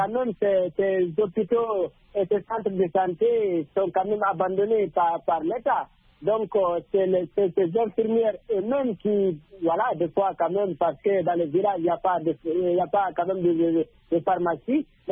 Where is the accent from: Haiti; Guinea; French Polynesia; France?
Guinea; la Guinée, mon pays d'origine.